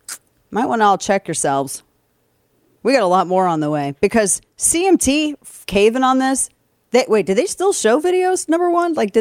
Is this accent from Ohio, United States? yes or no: no; Missouri, United States; The only thing that we have in common is we're both from Missouri and both our families are from Southern Missouri.